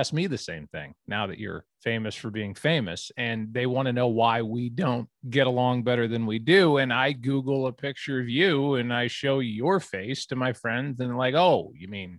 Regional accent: Florida, United States; born there; So yes, I was born in Florida.

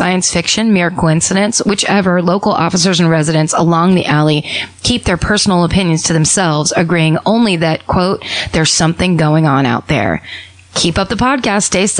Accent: Kenosha, Wisconsin, United States; I was raised in Kenosha, Wisconsin, and I was told this story about this awful area in town.

